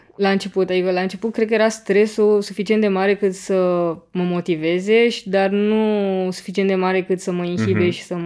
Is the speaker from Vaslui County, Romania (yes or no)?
no; Constanța, Constanța County, Romania; am plecat la Constanța, de unde sunt eu, și am stat acolo câteva zile cu ai mei